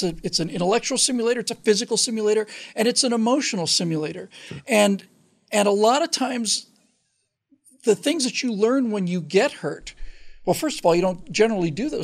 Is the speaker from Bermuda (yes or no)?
yes; Bermuda; I did know two kids who were actually killed when I was growing up in Bermuda.